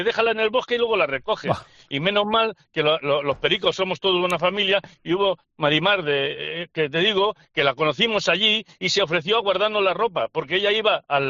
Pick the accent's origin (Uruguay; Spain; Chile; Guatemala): Spain; Girona, Catalonia; que nosotros somos de Gerona, sí. Y eso... o de Girona, como queréis decirle.